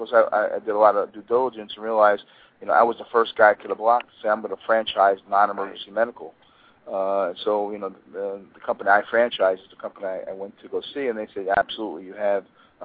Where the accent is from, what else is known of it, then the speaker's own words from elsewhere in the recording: New York City, New York, United States; Actually, I'm calling from New York City. I'm a native New Yorker, and I'm here for the World Series.